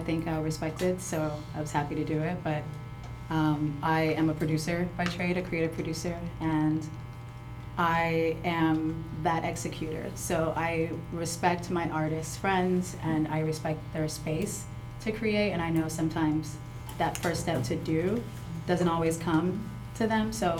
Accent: Nigeria; I'm from Nigeria

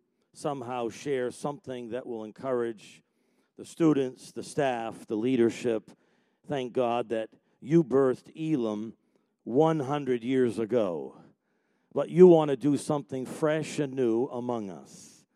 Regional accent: New York, United States; I know, I'm killing you already. I'm from New York. What do we do? Bada bing, bada boom, right?

